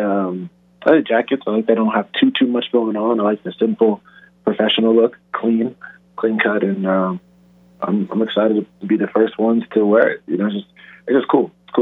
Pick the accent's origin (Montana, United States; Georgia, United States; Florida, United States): Florida, United States; Fort Lauderdale; born there; I live in Deerfield Beach, and I was born in Fort Lauderdale, but I live in Deerfield Beach, so it's just the next, like, two towns up.